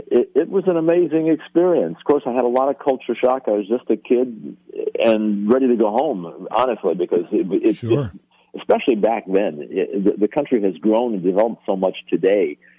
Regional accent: Chicago, Illinois, United States; moved away as an adult; now in Florida, United States; I grew up in Chicago, so I well understand the ice and the snow, and decided that I want to get out of this city.

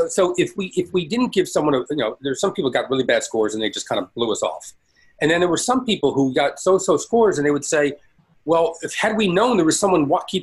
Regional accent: Elizabeth, New Jersey, United States; That's, I grew up in Elizabeth, New Jersey.

